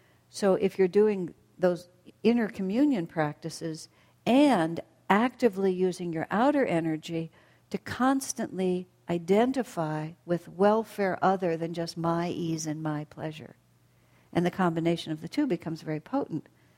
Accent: United States; I'm just not an African man. I'm an American woman.

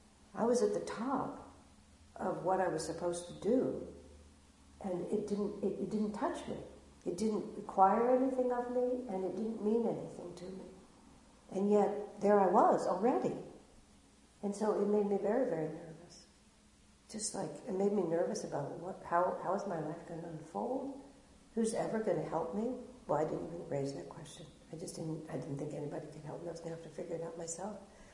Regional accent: El Paso, Texas, United States; And especially growing up in El Paso, my family was very intellectually oriented

